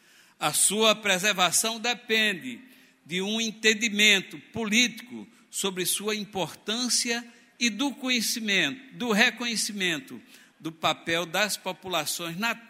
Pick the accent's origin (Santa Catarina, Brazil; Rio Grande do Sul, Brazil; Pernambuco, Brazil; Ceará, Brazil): Pernambuco, Brazil; como pernambucano e nordestino, julgo fundamental em nossos dias